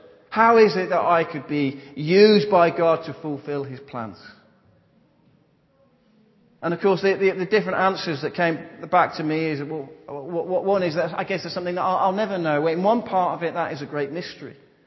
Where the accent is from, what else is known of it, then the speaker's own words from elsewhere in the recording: Market Harborough, East Midlands, United Kingdom; Growing up in Market Harbour, okay, it was fun at times